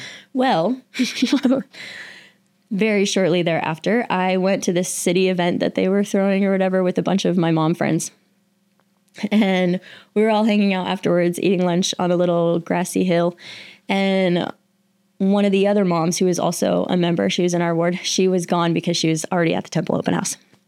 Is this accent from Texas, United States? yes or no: yes; Texas, United States; now in Utah, United States; I grew up in Texas. I didn't grow up in Utah. We're living in Utah right now.